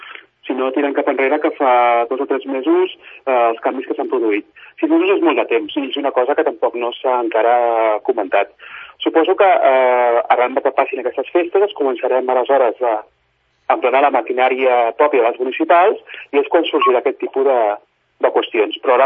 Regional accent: Sant Cugat, Catalonia, Spain; born there; jo soc nascut a Sant Cugat, com també ho és el meu pare i part de la meva família. La meva mare, en canvi, és d'origen andalús, va vindre aquí fa aproximadament uns 40 anys a viure a Sant Cugat, ens casem amb el meu pare. Tinc 39 anys

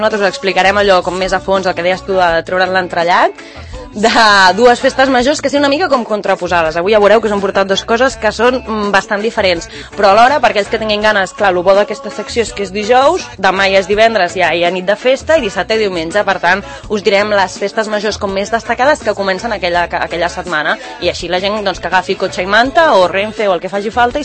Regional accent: Barcelona, Catalonia, Spain; Jo és que sóc de Barcelona

